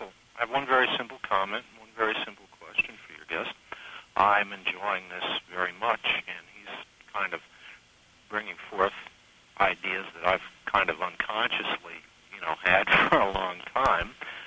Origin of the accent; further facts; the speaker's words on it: New York, United States; Well, I'm from New York myself originally